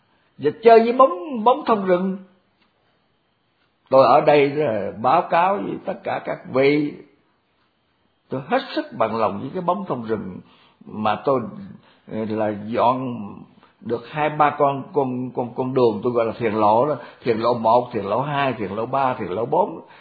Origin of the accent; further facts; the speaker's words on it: Mekong Delta, Vietnam; Cái đó nó có khác hơn ở đồng bằng, ở miền Tây. Tôi là dân miền Tây. Dân miền Tây mà kiếm cái trời xanh mà lồng lộng vậy đó, ít có.